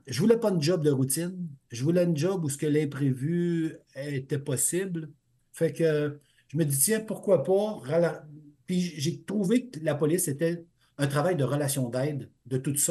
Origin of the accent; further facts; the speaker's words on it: Quebec, Canada; Mon père avait un garage quand j'étais jeune, en Beauce.